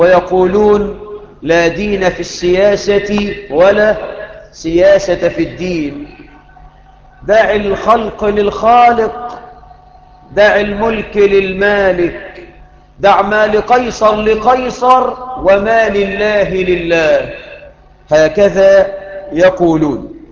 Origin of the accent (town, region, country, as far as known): Egypt